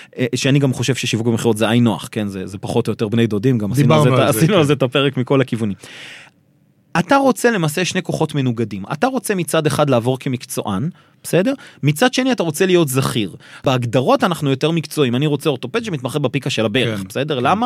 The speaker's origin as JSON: {"language": "Hebrew", "country": "United States", "tie": "born or raised there", "said": "אני גדלתי בארצות הברית."}